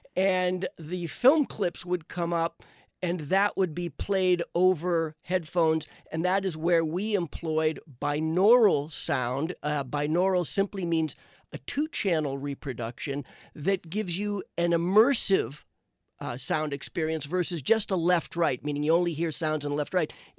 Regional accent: New York, United States; Growing up in New York, if you live in the city, everyone knows about this gentleman who drives around in the car

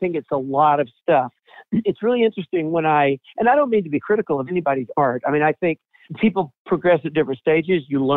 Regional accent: Atlanta, Georgia, United States; I'm from Atlanta originally. I still live here.

